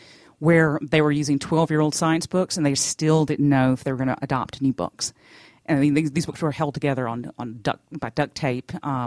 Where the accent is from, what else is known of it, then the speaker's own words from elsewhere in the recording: Athens, Georgia, United States; I was born in Athens, Georgia, and I'm actually eighth generation Georgian. My family has been here since before the Revolution.